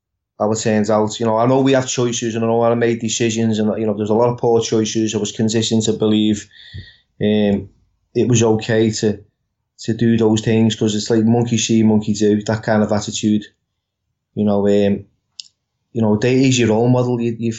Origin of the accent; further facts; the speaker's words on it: Liverpool, North West England, United Kingdom; You know, growing up in Liverpool, in the house that I was living in with my dad